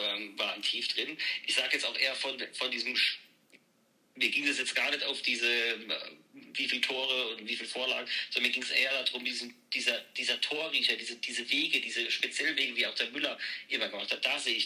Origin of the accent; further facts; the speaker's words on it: Dortmund, North Rhine-Westphalia, Germany; Also selbst ich als Dortmunder würde das nicht machen, ne?